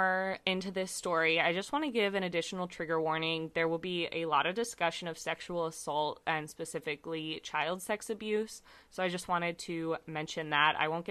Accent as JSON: {"language": "English", "country": "United States", "said": "It's spelled like really weird because it's a German name, or really weird for me being American."}